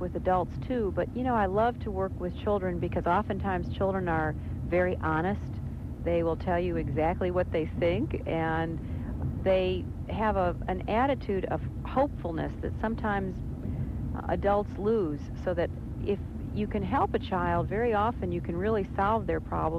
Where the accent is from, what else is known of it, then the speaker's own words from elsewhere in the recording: Illinois, United States; I was born and raised in Illinois, and I've just been all over the state.